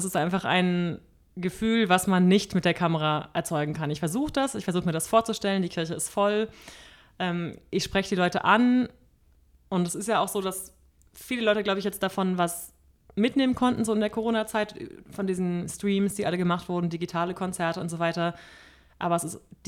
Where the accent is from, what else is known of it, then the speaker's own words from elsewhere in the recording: Berlin, Germany; Und natürlich komme ich aus Deutschland und in Berlin habe ich meine Kontakte, ich bin Berlinerin